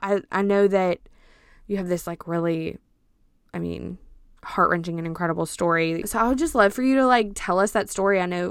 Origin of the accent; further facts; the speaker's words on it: Louisiana, United States; I'm Cajun.